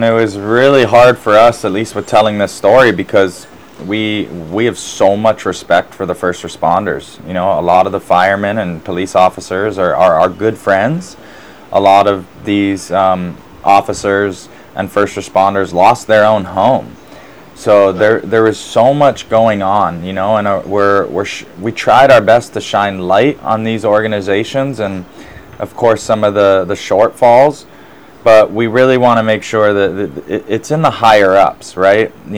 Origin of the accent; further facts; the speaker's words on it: Lahaina, Hawaii, United States; Yeah, so Blake and I and DeAndre, you know, we grew up in Lahaina here when it really was a plantation era.